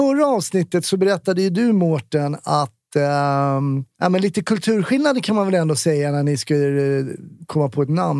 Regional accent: Stockholm, Stockholm County, Sweden; jag är uppvuxen i Stockholm.

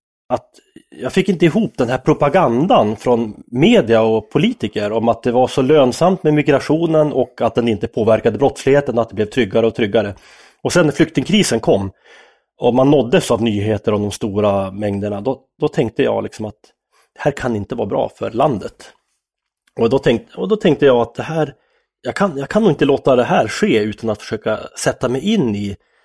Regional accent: Norrland, Sweden; jämfört med att komma från Norrland där alla skolorna var likadana, det fanns inga invandrare, det fanns inga integrationsproblem när jag växte upp i Norrland

